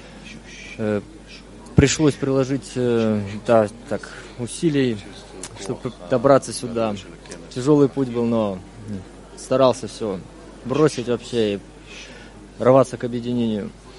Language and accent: Russian; Irkutsk, Irkutsk Oblast, Russia; я с Иркутска, Иркутская область. Приехал я сюда, чтобы